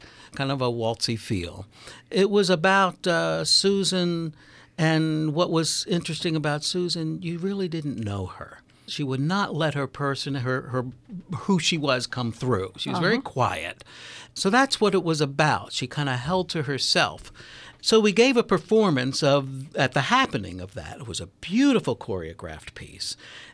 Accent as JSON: {"language": "English", "town": "Ellicott City", "region": "Maryland", "country": "United States", "tie": "born or raised there", "said": "I grew up in Ellicott City before Columbia was even here."}